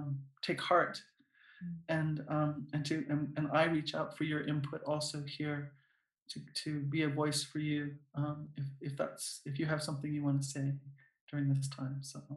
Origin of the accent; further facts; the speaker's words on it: Navajo Nation, United States; So I'll say I'm from Diné Nation, and so I'll greet you in our traditional way